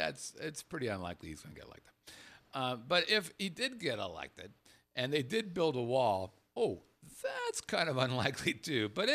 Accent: Los Angeles, California, United States; So I grew up in Los Angeles, L.A., where our rule was if I can't see it, I'm not going to breathe it.

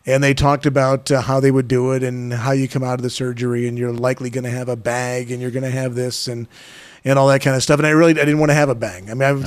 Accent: St. Louis, Missouri, United States; also born or lived in Chicago; I born and raised in St. Louis. Okay, I'm a big Cardinal baseball fan, as you know.

